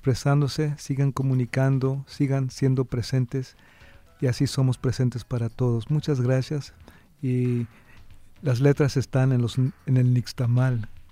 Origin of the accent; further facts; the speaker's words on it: Fowler, California, United States; born there; me estoy muy feliz aquí donde nací, y mis padres y mi madre trabajaron, mis hermanas trabajaron estos files